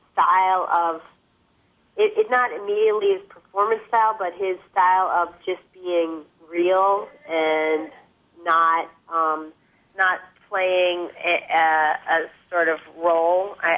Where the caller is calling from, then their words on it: Brooklyn, New York, United States; Yeah, I'm calling from Brooklyn.